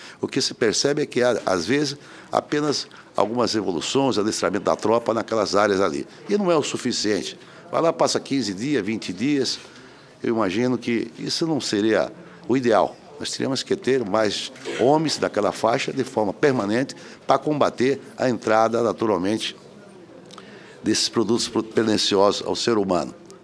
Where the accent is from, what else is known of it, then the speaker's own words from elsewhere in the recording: Mato Grosso, Brazil; Eu sou do estado de Mato Grosso, um estado de dimensão continental com 900 mil quilômetros quadrados.